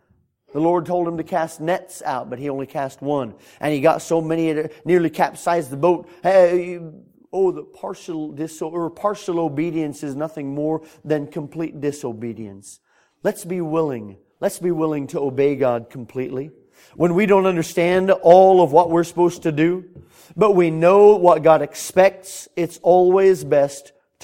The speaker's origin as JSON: {"language": "English", "region": "California", "country": "United States", "moved": "yes", "said": "Man, I come from California. You didn't find any out there."}